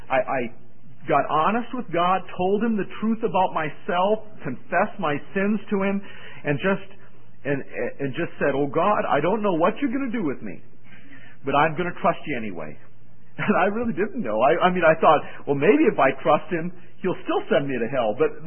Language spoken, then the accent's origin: English; Valley City, North Dakota, United States; a transaction had taken place in that car outside of my hometown of Valley City, North Dakota on June 1st, 1972.